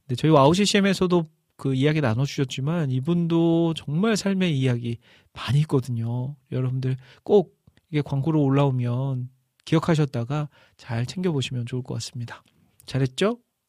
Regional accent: Iksan, North Jeolla, South Korea; 이제 제가 살고 있는 곳이 제 고향이 익산이에요. 근데 익산은 충청도와 전라도가 이렇게 딱 만나는 지점이라 이 전라도 사투리도 있지만 충청도 사투리도 섞여 있거든요. 그래서 저도 모르게 네, 금깨 막 이런 것도 쓰고

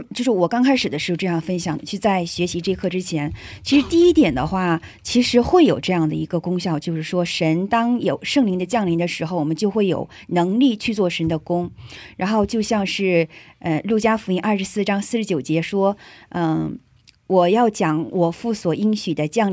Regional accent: China; 就是我作为一个中国人的感受

